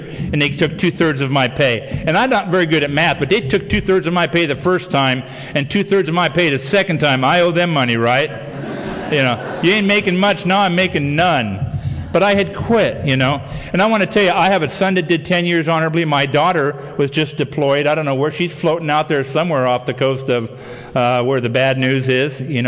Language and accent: English; Downey, California, United States; And they took me to Fort MacArthur, which was in San Pedro. I'm from Downey in San Pedro.